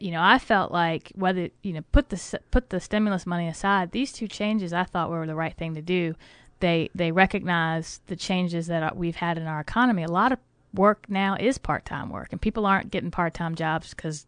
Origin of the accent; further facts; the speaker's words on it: Matoaka, Virginia, United States; I'm from Southern Chesterfield County down in Matoaka.